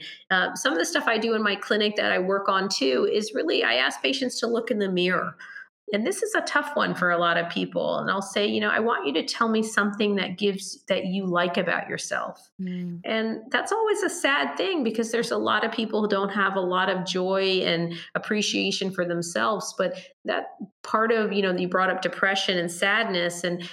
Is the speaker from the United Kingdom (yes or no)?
no; India; now in United States; I'm Indian. And so in India, people just show up and there's like 100 people